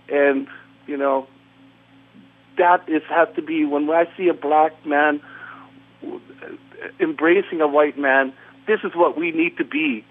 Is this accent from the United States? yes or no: no; Canada; Okay, well, we're Canadian.